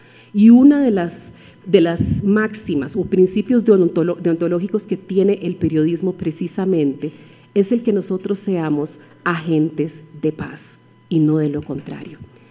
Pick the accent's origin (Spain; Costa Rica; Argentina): Costa Rica; en mi país, Costa Rica. Mi región, de donde yo soy nativa, Centroamérica